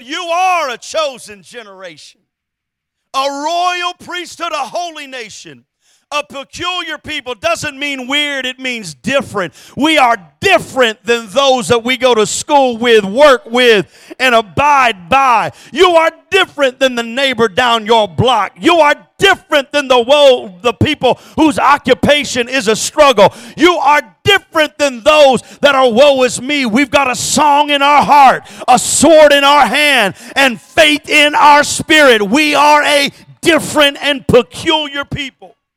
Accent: San Antonio, Texas, United States; born there; Well, I was born in San Antonio

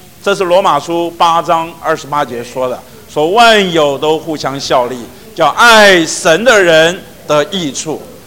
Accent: China; 很多时候我们中国人说话不投机半句多

